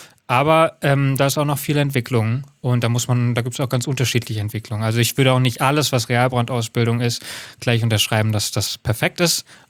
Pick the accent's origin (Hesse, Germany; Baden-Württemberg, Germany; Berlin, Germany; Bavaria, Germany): Hesse, Germany